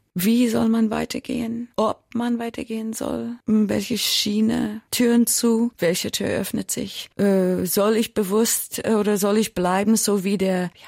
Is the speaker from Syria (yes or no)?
no; United States; German is a second language; sind Ikonen für mich als Amerikanerin.